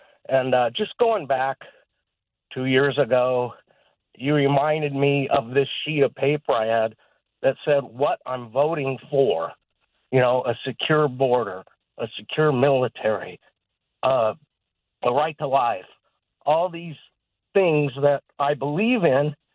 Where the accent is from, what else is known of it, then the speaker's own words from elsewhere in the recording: California, United States; Real quick, I grew up in the Valley to Italian Catholic school, just like you.